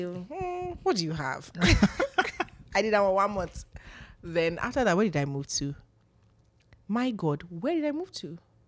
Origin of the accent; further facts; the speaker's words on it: Ibadan, Oyo, Nigeria; I grew up in like the I grew up in the Banana Island of Ibadan.